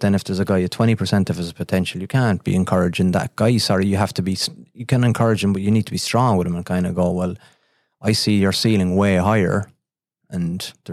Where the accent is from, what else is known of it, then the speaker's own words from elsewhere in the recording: Bishopstown, County Cork, Ireland; I think growing up in Bishopstown, it was the parish priest, the bank manager, and the Gardaí who were the pillars of society